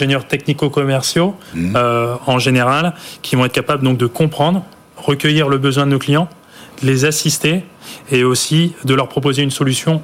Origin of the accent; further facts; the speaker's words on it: Hauts-de-France, France; Je viens du Nord et un Zozio, c'est un oiseau.